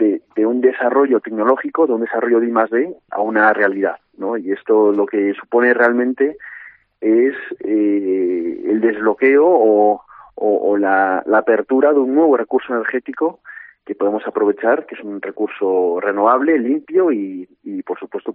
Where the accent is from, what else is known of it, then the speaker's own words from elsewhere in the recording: Galicia, Spain; Primero, porque somos gallegos